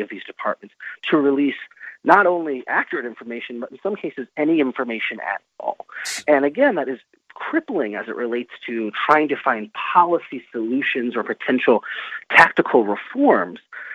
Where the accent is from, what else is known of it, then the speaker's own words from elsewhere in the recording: Cleveland, Ohio, United States; and that's my hometown, Cleveland.